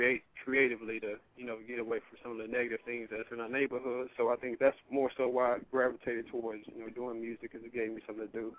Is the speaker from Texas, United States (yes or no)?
yes; Dallas, Texas, United States; now in Los Angeles, United States; I'm originally from Dallas, Texas.